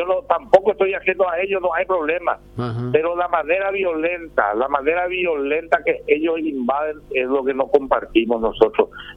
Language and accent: Spanish; Paraguay; no entendemos como paraguayos